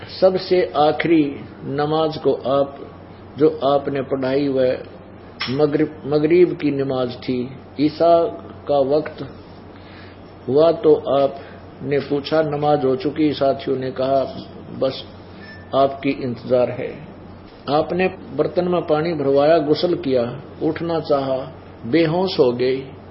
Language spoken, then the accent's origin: Hindi; Mehgaon, Madhya Pradesh, India; गांव व तहसील मेह गांव, जिला भिंड, मध्य प्रदेश का रहने वाला हूं।